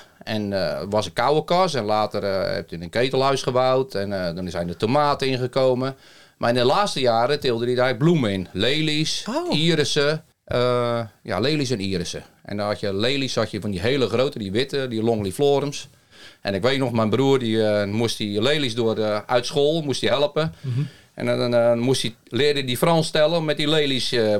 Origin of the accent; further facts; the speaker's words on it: Zoetermeer, South Holland, Netherlands; born there; Ik ben zelf geboren in Zoetermeer en daar hadden we een tuinderij.